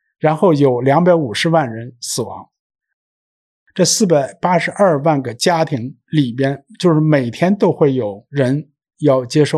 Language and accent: Chinese; China; 我们中国人看病呢一般都是由家属决定这个病人的命运。